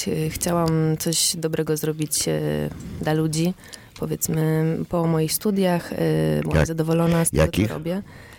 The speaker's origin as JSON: {"language": "Polish", "town": "Krynica-Zdrój", "region": "Lesser Poland", "country": "Poland", "said": "U nas w Krynicy, jestem z Krynicy Zdrój"}